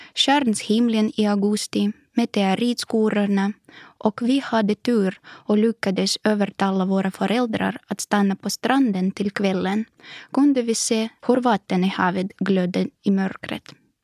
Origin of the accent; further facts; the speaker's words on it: Crimea, Ukraine; now in Finland; Jag är född och uppvuxen på Krim, världens vackraste plats.